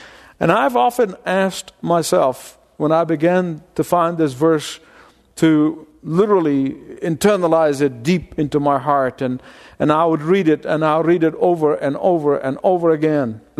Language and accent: English; Egypt; And I grew up in Egypt, as some of you look at me, and if you did not know me, you would wonder if I'm a sunburned Swede with that kind of funny accent.